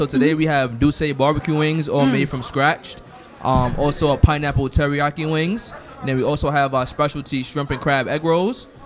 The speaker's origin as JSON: {"language": "English", "town": "Bronx", "region": "New York", "country": "United States", "said": "I'm from the Bronx, New York."}